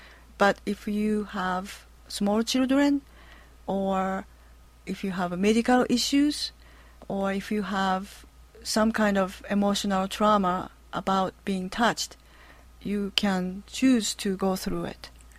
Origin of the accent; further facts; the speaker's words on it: Japan; English is a second language; now in United States; I grew up in Japan, listening to Voice of America